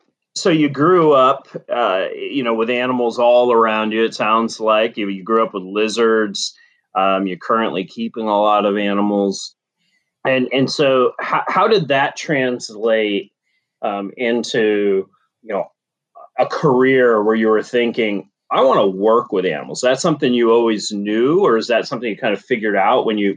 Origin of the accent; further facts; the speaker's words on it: Massachusetts, United States; I grew up in Massachusetts, not too far, kind of where Vermont, New Hampshire, and Massachusetts all come together.